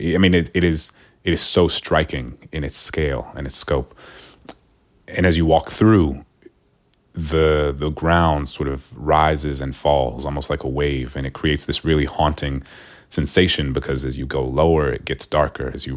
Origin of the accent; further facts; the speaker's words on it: New Orleans, Louisiana, United States; she knew that I was from New Orleans, which was once the largest slave market and busiest slave market in the country.